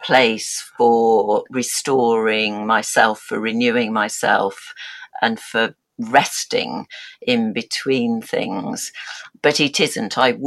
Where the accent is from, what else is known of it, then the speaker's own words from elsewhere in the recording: Yorkshire and the Humber, United Kingdom; I was brought up in West Yorkshire and the Pennines, where the weather is very active.